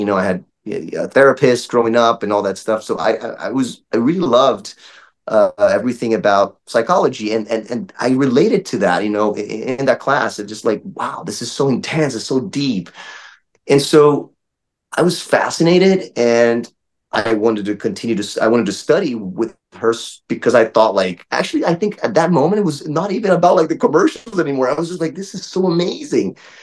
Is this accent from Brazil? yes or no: yes; Brazil; growing up in Brazil, like, it's a little different.